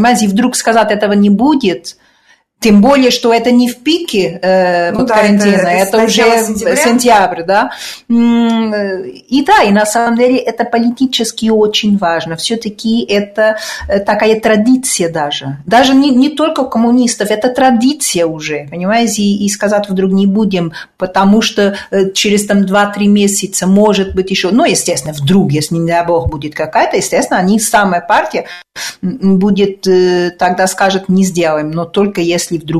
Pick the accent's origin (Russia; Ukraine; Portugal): Portugal; Lisbon; Да, я вообще из Лиссабона и болею за